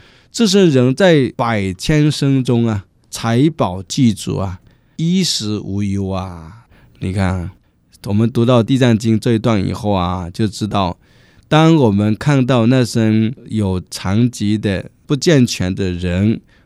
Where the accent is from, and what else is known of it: China